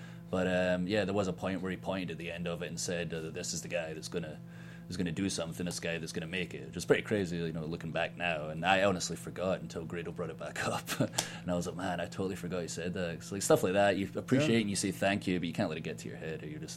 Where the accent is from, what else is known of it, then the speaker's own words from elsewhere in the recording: Scotland, United Kingdom; Like, I'm from, we're both from Ayrshire. Like, same place as William Wallace and Robert the Bruce.